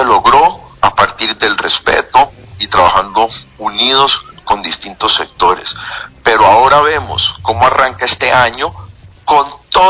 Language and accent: Spanish; Cali, Valle del Cauca, Colombia; yo como alcalde, yo como caleño